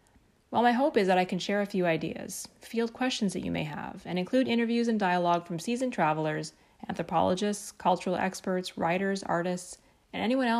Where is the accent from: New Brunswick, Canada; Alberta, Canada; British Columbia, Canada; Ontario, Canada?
British Columbia, Canada; Vancouver; My hometown of Vancouver is often accused of this.